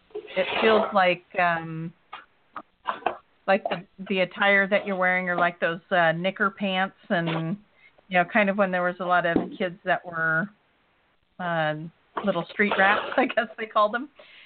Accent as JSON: {"language": "English", "region": "Oregon", "country": "United States", "said": "We're both from Oregon, so"}